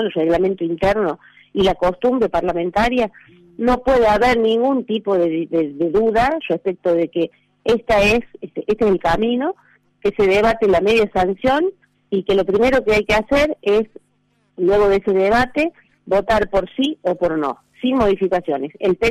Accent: Argentina

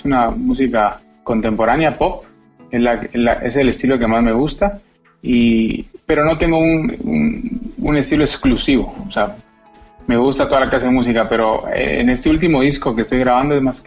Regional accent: Guatemala; mi papá es argentino, mi papá es de Buenos Aires, de la parte que se llama Liniers, y mi mamá pues es aquí de Guatemala. Yo nací aquí en Guatemala, así que tengo sangre argentina y sangre guatemalteca.

